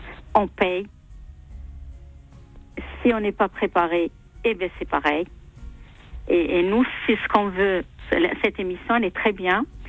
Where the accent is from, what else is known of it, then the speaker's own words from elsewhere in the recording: Oran, Oran Province, Algeria; Je suis algérienne, je suis d'Oran.